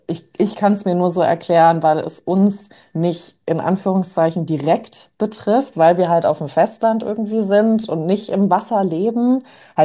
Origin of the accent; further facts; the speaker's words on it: New York, United States; ich bin ja in New York aufgewachsen